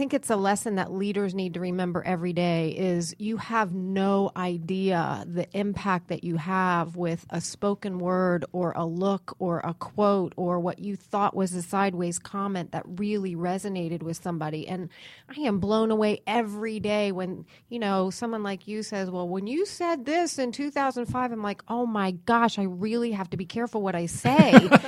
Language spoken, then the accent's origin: English; Harrisburg, Pennsylvania, United States; moved away; Well, I grew up in Yankee Land.